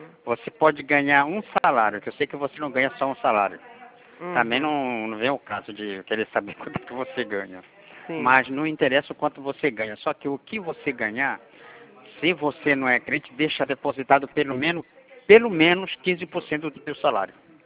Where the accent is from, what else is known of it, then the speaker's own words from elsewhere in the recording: Brazil; Eu sou brasileiro nato, entendeu? É descendente de índio, então eu sou brasileiro nato, mas eu tenho uma informação de judeu.